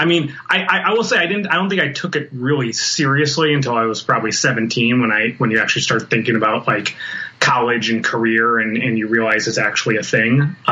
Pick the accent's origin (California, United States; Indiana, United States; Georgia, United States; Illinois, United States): Illinois, United States; Chicago; Well, I grew up in the Chicago area